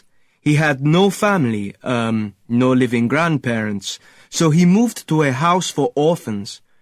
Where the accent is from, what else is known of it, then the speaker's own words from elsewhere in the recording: Johannesburg, Gauteng, South Africa; born there; I was born in Johannesburg in 1962.